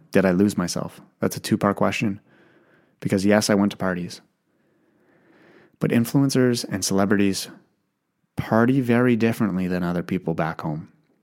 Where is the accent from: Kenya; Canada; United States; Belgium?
Canada; Ottawa, Ontario; You know, I grew up in Ottawa, which was a small town.